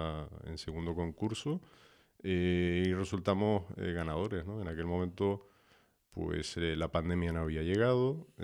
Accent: Puerto de la Cruz, Canary Islands, Spain; recuerdo desde pequeño, ¿no?, yo que soy del Puerto de la Cruz también

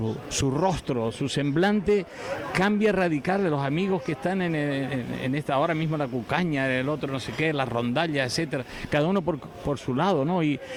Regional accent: Punta Hidalgo, Canary Islands, Spain; Mi pueblo en Punta Hidalgo, que es donde yo empecé, en la roca, en el mar

